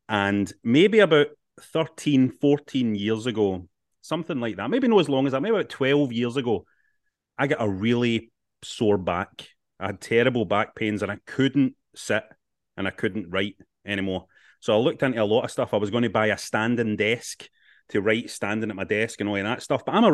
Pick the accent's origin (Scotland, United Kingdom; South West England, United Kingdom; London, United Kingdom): Scotland, United Kingdom; Glasgow; And you're coming to Glasgow, my hometown.